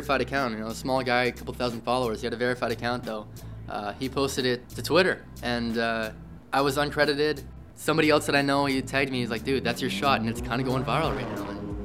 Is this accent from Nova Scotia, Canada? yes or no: no; Toronto, Ontario, Canada; You know, I'm a photographer from Toronto